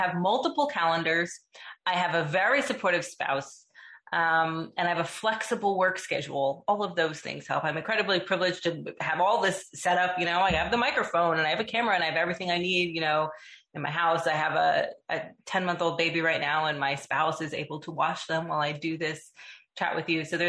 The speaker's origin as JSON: {"language": "English", "region": "Texas", "country": "United States", "tie": "born or raised there", "said": "You know, I was born and raised in Texas."}